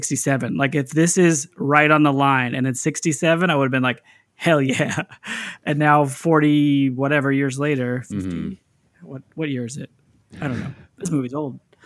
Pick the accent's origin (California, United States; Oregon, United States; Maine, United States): California, United States; In Northern California.